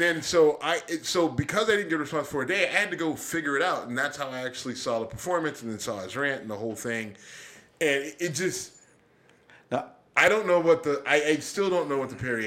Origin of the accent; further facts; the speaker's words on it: Ohio, United States; I'm from Northeast Ohio.